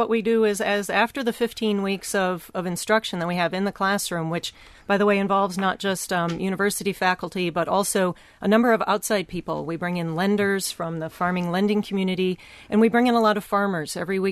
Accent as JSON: {"language": "English", "region": "Iowa", "country": "United States", "tie": "born or raised there", "said": "I grew up in Iowa, but I wasn't on a farm"}